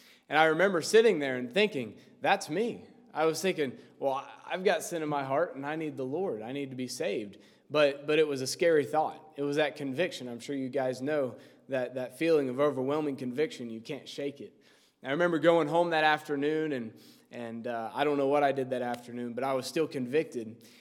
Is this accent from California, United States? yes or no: no; Knoxville, Tennessee, United States; I grew up in Knoxville, Tennessee, just like Wyatt there at the Temple Baptist Church, and under Pastor Clarence Sexton.